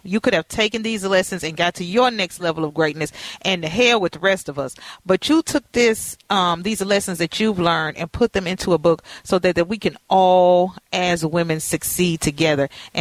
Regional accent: Louisiana, United States; Girl, you know what? I'm from Louisiana, so Herbert looks like a bear.

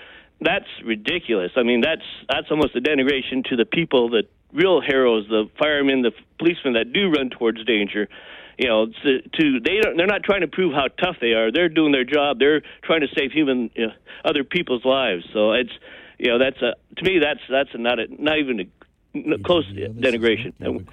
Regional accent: Missoula, Montana, United States; because I was born here in Missoula. I grew up here. I've been, you know, here most of my life.

